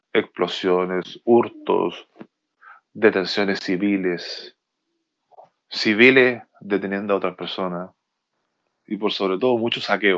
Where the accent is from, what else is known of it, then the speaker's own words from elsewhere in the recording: Chile; de esta constitución como chileno